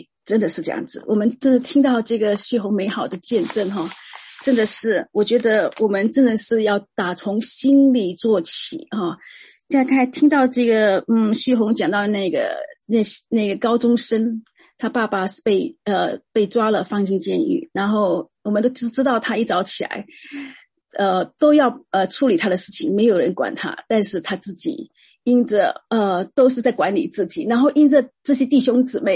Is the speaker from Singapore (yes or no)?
yes; Singapore; 我从小时候因为我们家里的弟兄姊妹孩子都很多，但是虽然孩子很多，但我们都从小不住在一起的，嗯，那他们我姐姐他们住台湾，我住新加坡